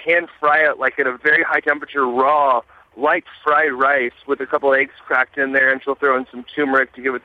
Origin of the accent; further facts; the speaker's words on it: Texas, United States; This year we're going to try out chorizo for the first time, since I'm from Texas.